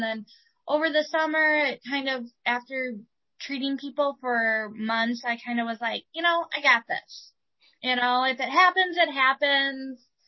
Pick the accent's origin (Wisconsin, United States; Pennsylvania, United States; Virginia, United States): Wisconsin, United States; West Bend; I grew up in West Bend, Wisconsin.